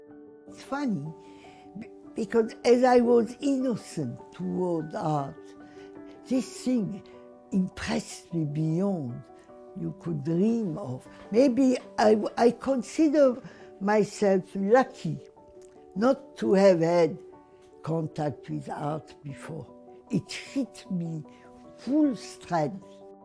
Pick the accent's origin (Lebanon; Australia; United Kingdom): Lebanon; I grew up in Lebanon, and I have not seen painting.